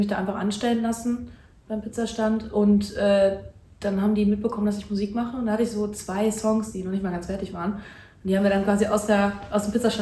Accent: Germany; born there; Ich bin zwar in Deutschland geboren, aber wir sind halt, bis ich glaube ich 6 war, eigentlich immer halbjährlich hin und her geflogen.

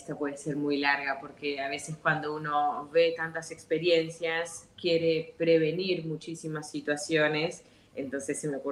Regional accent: Argentina; born there; moved away; yo nací en Argentina, pero he vivido en muchos países por el trabajo de mi familia. Prácticamente somos una familia muy numerosa y por el trabajo de mi padre hemos vivido en muchísimos países.

